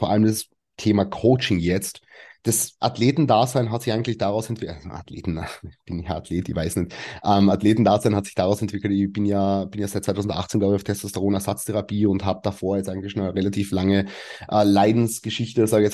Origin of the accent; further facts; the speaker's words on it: Carinthia, Austria; moved away as an adult; now in Vienna, Austria; Also ich komme eigentlich so aus Kärnten, habe Physiotherapie studiert, bin dann nach Wien gezogen.